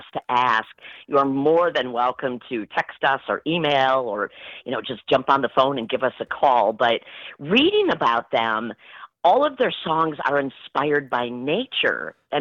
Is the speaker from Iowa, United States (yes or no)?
no; Wisconsin, United States; I grew up just outside of Green Bay, you know.